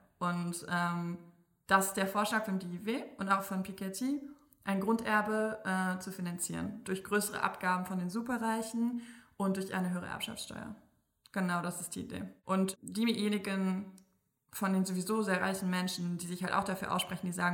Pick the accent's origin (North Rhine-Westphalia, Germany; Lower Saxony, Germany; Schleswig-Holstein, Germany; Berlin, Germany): Berlin, Germany; ich bin ja im Wedding aufgewachsen in Berlin, kein wohlhabender Bezirk, und habe das immer wieder gesehen.